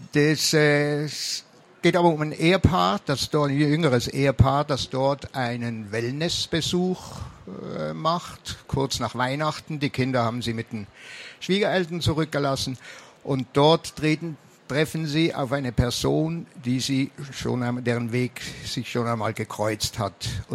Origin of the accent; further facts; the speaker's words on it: Switzerland; Sie hören vielleicht, ich bin Schweizer